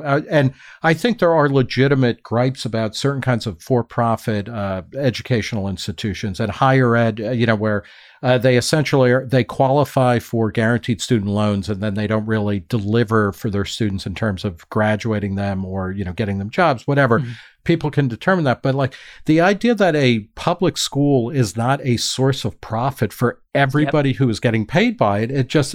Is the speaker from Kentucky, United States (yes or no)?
no; New Jersey, United States; This was growing up in New Jersey, where there were very sharp lines and kind of fights about whether or not any state money could go to Catholic schools